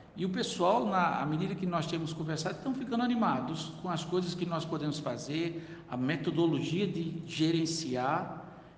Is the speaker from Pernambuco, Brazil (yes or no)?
no; Campina Grande, Paraíba, Brazil; Eu sou de Campina Grande, gosto muito da minha Paraíba